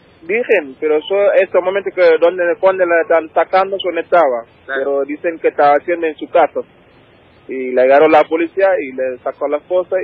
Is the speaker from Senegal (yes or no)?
yes; Senegal; moved away as an adult; now in Argentina; yo soy de Senegal. Tengo 29 años y hace 5 años, 6 años que estoy acá al país.